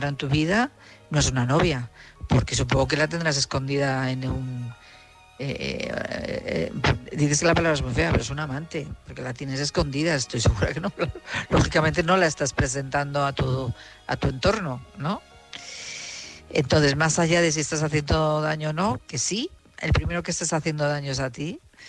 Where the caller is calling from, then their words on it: Madrid, Community of Madrid, Spain; de Madrid.